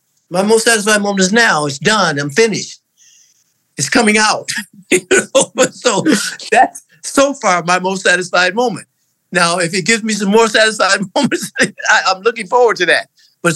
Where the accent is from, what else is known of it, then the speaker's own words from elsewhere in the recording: Detroit, Michigan, United States; I came from Detroit where winter is brutal.